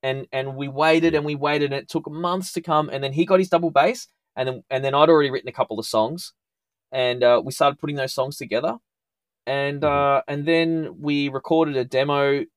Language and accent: English; Melbourne, Victoria, Australia; from the northern suburbs of Melbourne, you know, growing up in Dallas, Broadmeadows, and then, you know, never even being on a plane in my life